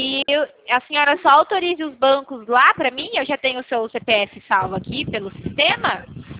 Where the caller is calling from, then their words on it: Itu, São Paulo, Brazil; Eu falo da cidade de Itu, falo da empresa Poupacred, aqui no interior de São Paulo.